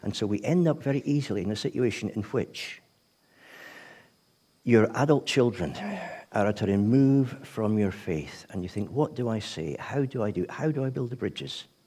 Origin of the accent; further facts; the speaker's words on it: Scotland, United Kingdom; as a Scotsman who's a bit cynical